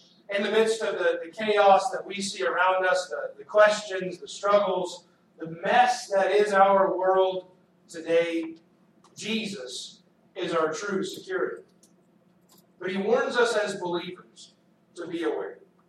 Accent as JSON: {"language": "English", "region": "Texas", "country": "United States", "tie": "born or raised there", "lives_now": "Montana, United States", "said": "And growing up in Texas, we hunt a little bit different. Here in Montana, friends just drive you around and you shoot deer."}